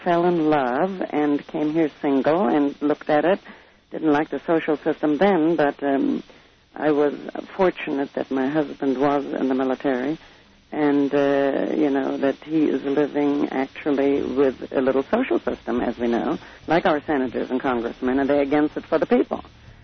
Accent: Berlin, Germany; Well, see, I'm from West Berlin, so.

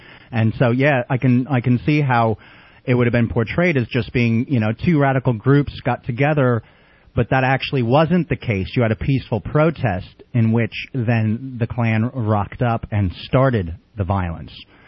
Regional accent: New York tri-state area, United States; moved away as an adult; now in San Antonio, United States; when I moved to San Antonio, Texas, after, you know, 21 years of growing up in the New York tri-state area.

